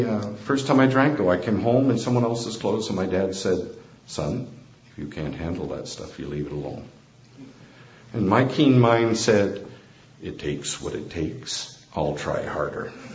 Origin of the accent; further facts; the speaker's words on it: London, Ontario, Canada; I'll never forget walking down the main street of my hometown, London, Ontario.